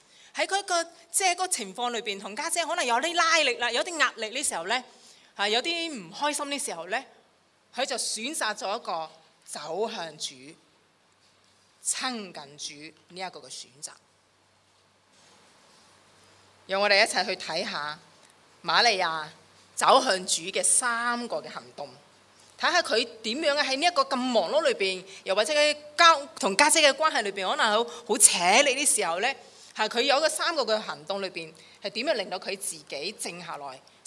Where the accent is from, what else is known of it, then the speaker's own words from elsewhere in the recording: China; 即我深信我们中国人都是的，接待一个客人来到